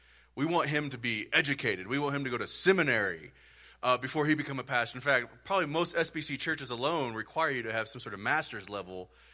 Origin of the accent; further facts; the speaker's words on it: Denver, Colorado, United States; I grew up in Denver.